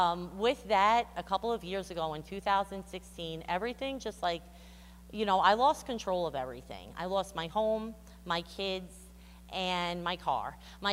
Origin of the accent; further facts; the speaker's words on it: Long Island, New York, United States; born there; I was born on Long Island December 1st, 1982, and I'm the third out of four siblings. I grew up in a Christian home.